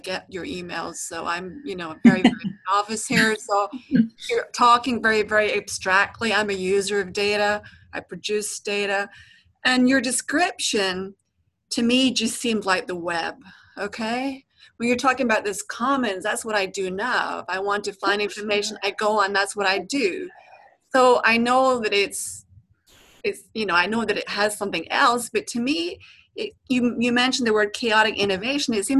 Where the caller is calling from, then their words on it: Houston, Texas, United States; Hello, can I make a comment? I'm calling from Houston.